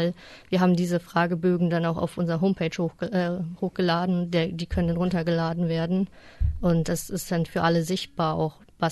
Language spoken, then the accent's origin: German; Buxtehude, Lower Saxony, Germany; also born or lived in Osnabrück; Ich komme ursprünglich aus Buxtehude, bin aber zwischendurch fürs Studium weggezogen nach Osnabrück und bin jetzt letztes Jahr wieder hergezogen.